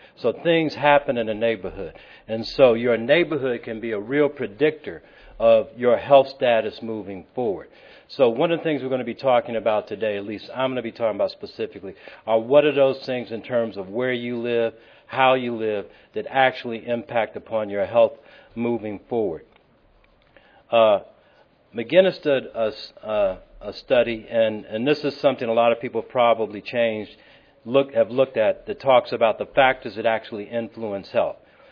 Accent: Chicago, Illinois, United States; I grew up in a neighborhood on the south side of Chicago, and people from Chicago might know it. I grew up in Woodlawn.

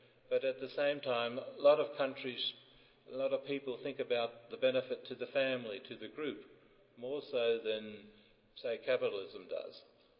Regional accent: Seattle, Washington, United States; I come from Seattle

